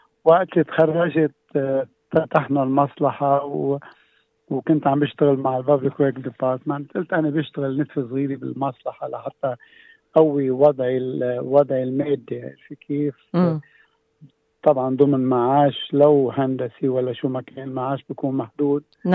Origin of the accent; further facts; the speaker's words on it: Jdeidet Marjayoun, Nabatieh Governorate, Lebanon; moved away as an adult; now in Australia; أنا من لبنان، من منطقة الجنوب، من بلد اسمها جديدة مرجعيون. جيت على أستراليا سنة 1977.